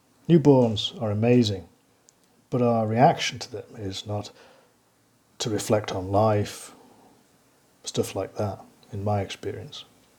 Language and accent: English; England, United Kingdom; born there; I was born in October 1967 in England